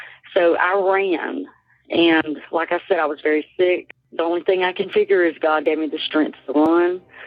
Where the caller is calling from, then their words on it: Chesnee, South Carolina, United States; I'm calling from Chesney, South Carolina.